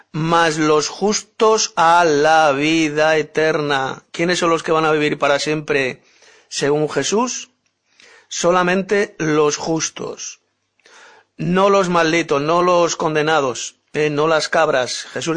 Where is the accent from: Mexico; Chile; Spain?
Spain; Madrid, Community of Madrid; de Madrid, España.